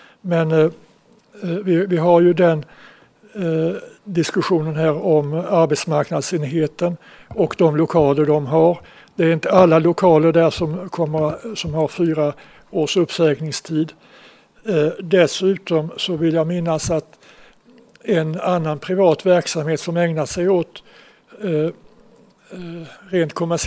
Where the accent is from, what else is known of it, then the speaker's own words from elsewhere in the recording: Bromölla, Skåne, Sweden; vi senare kommer att vara stolta över att få säga att vi kommer från Bromölla